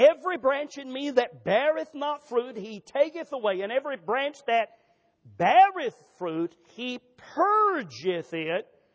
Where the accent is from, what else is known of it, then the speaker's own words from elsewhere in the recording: the South, United States; Now, I was raised in the South, folks.